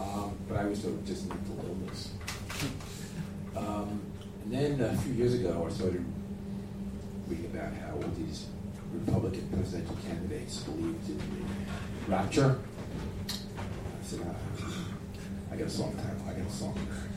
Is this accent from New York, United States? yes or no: yes; New York City, New York, United States; I grew up in New York City. So the idea of Jesus' return to Earth was kind of a notion that we never heard about.